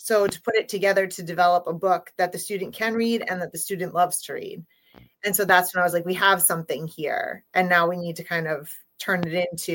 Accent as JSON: {"language": "English", "region": "Massachusetts", "country": "United States", "said": "I'm from Massachusetts, and I work in Dartmouth Public Schools"}